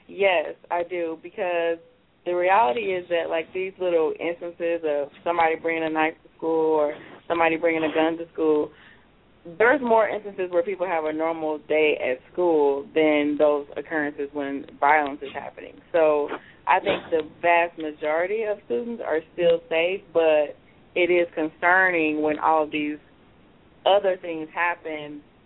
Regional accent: St. Louis, Missouri, United States; now in Charlotte, United States; I'm originally from St. Louis, but I live in Charlotte.

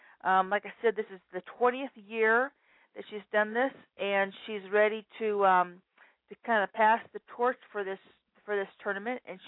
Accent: Kansas City, United States; I'm from the Kansas City area, and it is cold and snowy up here this time of year.

